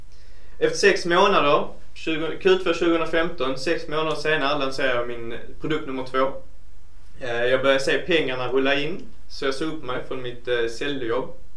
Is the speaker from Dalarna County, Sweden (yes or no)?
no; Skåne, Sweden; accent: Skåne dialect; Ja, jag har försökt rätta ut min skånska dialekt